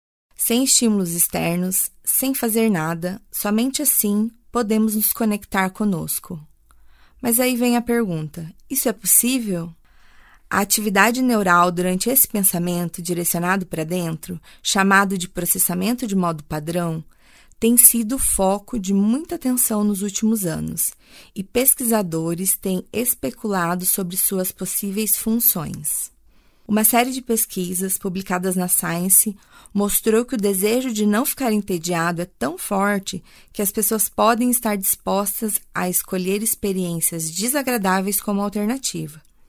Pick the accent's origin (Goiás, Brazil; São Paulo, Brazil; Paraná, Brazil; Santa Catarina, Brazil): Paraná, Brazil; Londrina; Sou londrinense de coração. Aqui eu cheguei criança e me tornei adulta.